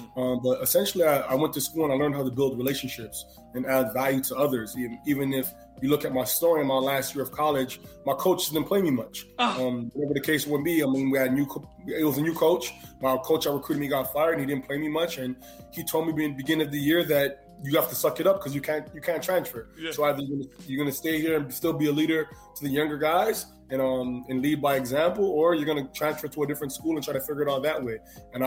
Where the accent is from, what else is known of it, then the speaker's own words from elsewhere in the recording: Toronto, Ontario, Canada; being a Ghanaian-Canadian and being from Toronto and, you know, we're first generation. I was born in Toronto. My parents were from Ghana.